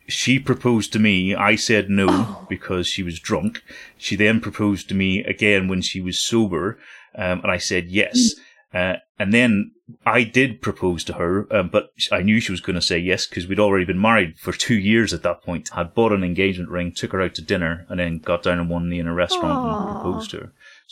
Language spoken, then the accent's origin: English; Belfast, Northern Ireland, United Kingdom; And I was like, I'm from Belfast.